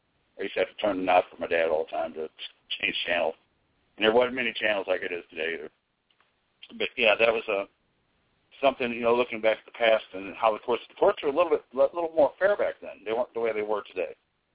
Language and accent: English; United States; I'm an American. I pledge allegiance to the people of the land.